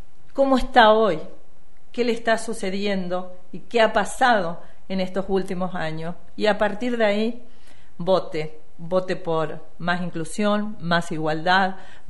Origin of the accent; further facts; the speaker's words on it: Villa Clara, Entre Ríos, Argentina; Yo soy de Villa Clara, departamento de Villahuay, donde 32 años estuvimos intentando y trabajando para recuperar el municipio.